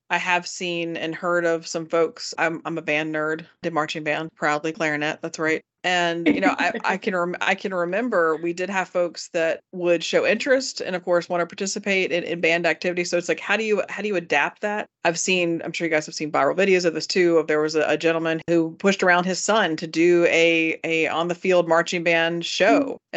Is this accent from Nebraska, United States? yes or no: no; Lynchburg, Virginia, United States; but then back home, where I grew up in Lynchburg, Virginia, it's a lot smaller